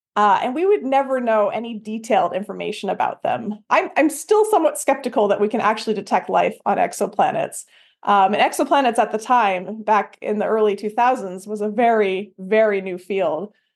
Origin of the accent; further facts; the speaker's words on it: Canada; I'm a Canadian, so happy to be here with my fellow member of the Commonwealth. And grew up all over Canada, from the East Coast over to the West Coast, and everything in between.